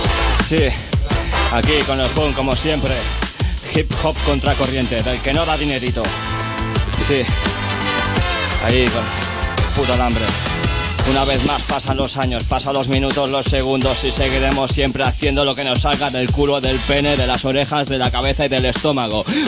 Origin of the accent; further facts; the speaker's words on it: Badia del Vallès, Catalonia, Spain; por ahí por mi barrio, San Andrés, ahora estoy en Artigas. Yeah, vengo de Ciudad Badía también, he rulado más que una peonza